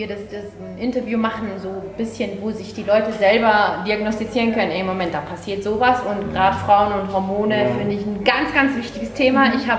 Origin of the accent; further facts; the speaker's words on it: Switzerland; wir als Schweizer